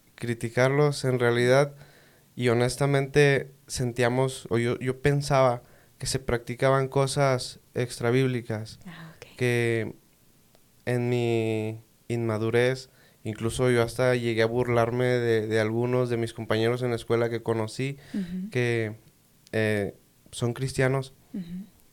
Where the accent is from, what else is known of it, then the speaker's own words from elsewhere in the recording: Aculco, State of Mexico, Mexico; Yo vengo del Estado de México, un pueblo llamado Aculco. Ajá. Estoy entre la frontera del Estado de Querétaro y Estado de México.